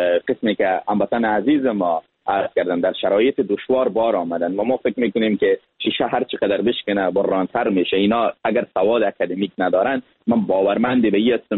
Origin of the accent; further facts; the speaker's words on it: Afghanistan; از افغانستان نهایت تلاش خودم میکنم که تصویر یا ایمیج یا سافت پاور یا در واقع تظاهر از نمایندگی از وطن خودم به شکل سلامت بکنم.